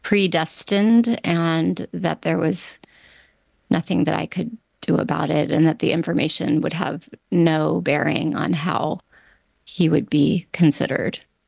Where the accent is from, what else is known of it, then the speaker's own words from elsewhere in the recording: Washington, District of Columbia, United States; Well, I grew up in Washington, D.C.